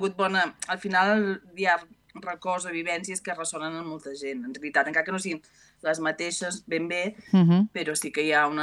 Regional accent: Sabadell, Catalonia, Spain; Per tant, és una terra molt estimada, tot i que jo originàriament soc de Sabadell.

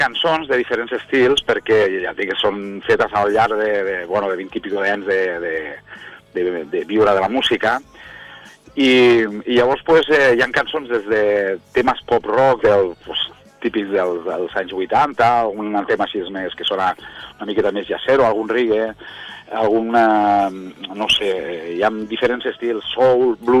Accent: Barcelona, Catalonia, Spain; Quan estava vivia a Barcelona, jo sóc de Barcelona, i quan vivia a Barcelona pues, treballava en les sales de ball de Barcelona.

